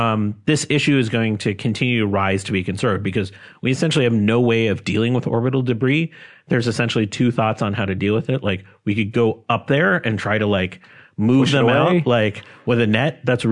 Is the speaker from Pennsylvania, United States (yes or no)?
yes; Pittsburgh, Pennsylvania, United States; So I grew up in Pittsburgh